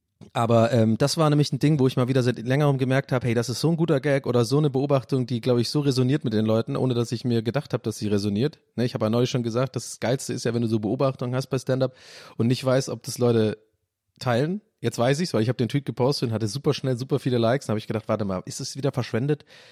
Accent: North Rhine-Westphalia, Germany; ich komme hier aus der Nähe von Köln, bin 43 Jahre alt

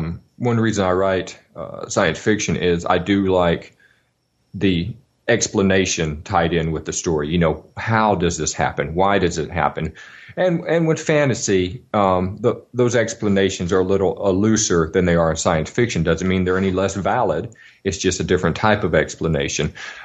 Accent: Alabama, United States; I grew up in Alabama.

